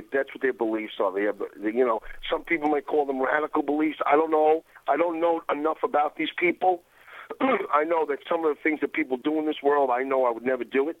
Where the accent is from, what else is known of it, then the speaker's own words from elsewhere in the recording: New York, United States; So, and I say the same thing being in New York, if you don't like black people, you don't like me. That's what I fucking tell people, because we grew up in a melting pot, and everyone fits in.